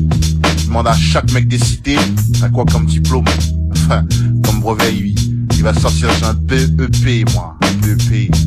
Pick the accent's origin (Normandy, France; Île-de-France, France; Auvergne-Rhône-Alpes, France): Île-de-France, France; Paris; Moi, je viens de Paris, hein. Je viens de Paris. Je suis arrivé dans 19, dans ma thèse. J'avais 5 piges, et j'en ai 23, mec.